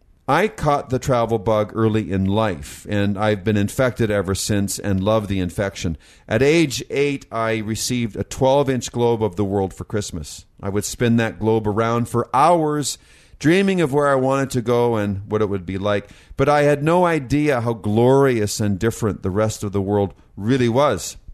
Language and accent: English; Canada; And I come from Canada.